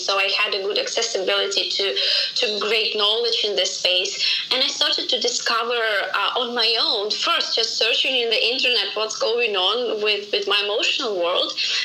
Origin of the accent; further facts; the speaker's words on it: Siberia, Russia; moved away; also born or lived in Moscow / Vietnam; I'm from Russia originally, actually from Siberia. It's like the furthest part of Russia. And then from Siberia, I moved to Moscow. It's the capital of Russia. And then from Moscow, I moved to Vietnam.